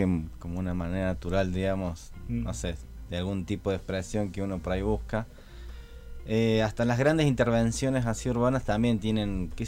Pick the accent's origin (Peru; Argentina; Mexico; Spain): Argentina; Córdoba; also born or lived in Buenos Aires; No, nací en Buenos Aires. Uh-huh. Y a los 5 años más o menos me fui a vivir a Córdoba.